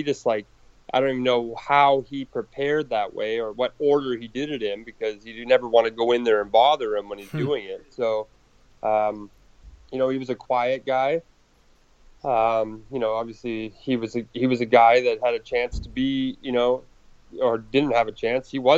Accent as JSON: {"language": "English", "country": "Canada", "tie": "born or raised there", "said": "I'm Canadian, born and raised."}